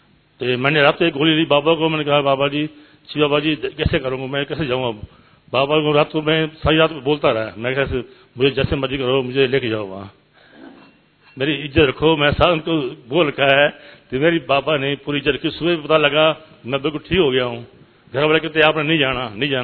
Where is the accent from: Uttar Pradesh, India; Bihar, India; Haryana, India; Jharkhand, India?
Haryana, India; Panipat; मैं पानीपत से आया हूँ, हुड्डा सेक्टर से।